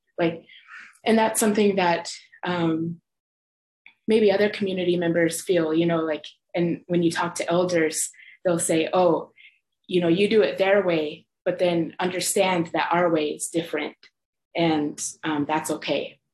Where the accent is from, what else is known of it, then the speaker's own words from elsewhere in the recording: Fort Hall, Idaho, United States; I'm a Shoshone Bannock enrolled tribal member in Fort Hall. And I was born in Fort Hall and I lived in the surrounding communities as well. And I was often the only Native student growing up in a mostly white school.